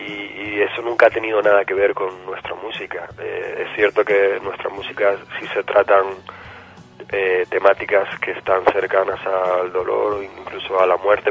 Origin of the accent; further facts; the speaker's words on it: Tenerife, Canary Islands, Spain; now in Gran Canaria, Spain; Yo actualmente resido en la isla de Gran Canaria, aunque soy natural de Tenerife.